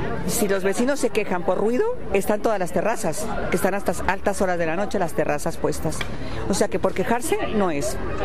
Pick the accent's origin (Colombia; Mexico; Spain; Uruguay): Spain; El Prat de Llobregat, Catalonia; Yo soy de aquí, del Prat. He vivido aquí toda la vida y este parque lo conozco hace muchos años.